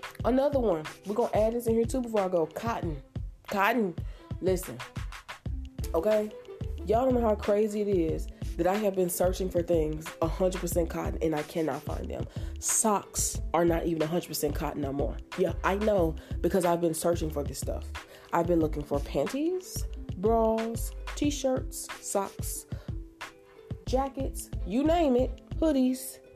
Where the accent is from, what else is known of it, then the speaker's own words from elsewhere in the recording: United States; I'm an American that grew up in America, okay?